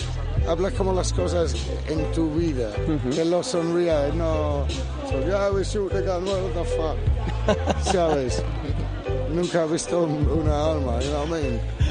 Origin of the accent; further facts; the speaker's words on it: Brighton, South East England, United Kingdom; Spanish is a second language; Brighton, se llama Brighton.